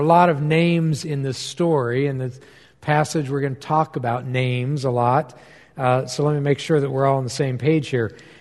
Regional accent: Olathe, Kansas, United States; But he remembered me because I grew up in Olathe, Kansas, where a couple decades before he had served as a pastor of the Covenant Church there

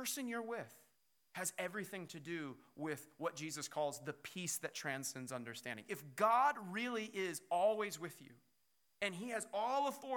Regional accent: Kansas, United States; As a lot of you know, I grew up in Kansas, and as you're probably aware, Kansas does not have these things called oceans. Not a lot of water. I'm from the southwest corner of Kansas, so literally we have a river bed with no water in it.

